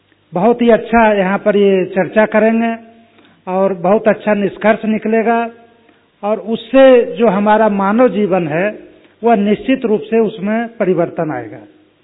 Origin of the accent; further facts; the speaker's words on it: Bihar, India; जिनको हमारी भाषा में उधर बिहार में गोतिया कहते हैं